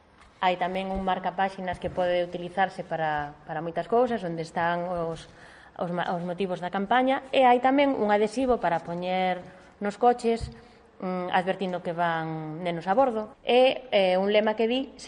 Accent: Galicia, Spain

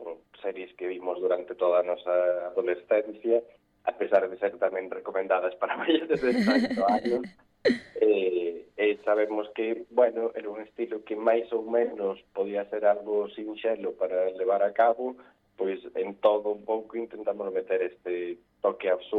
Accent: Ourense, Galicia, Spain; eu son de Ourense, estaba estudiando ali na Coruña

